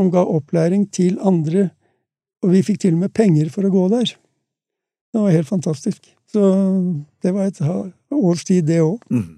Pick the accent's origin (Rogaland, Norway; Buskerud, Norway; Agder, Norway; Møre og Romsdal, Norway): Agder, Norway; Grimstad; Et sørlandsvinter, jeg jo født og oppvokst i Grimstad.